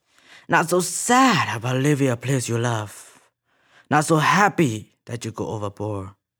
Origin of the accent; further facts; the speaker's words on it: Thailand; I am from Thailand.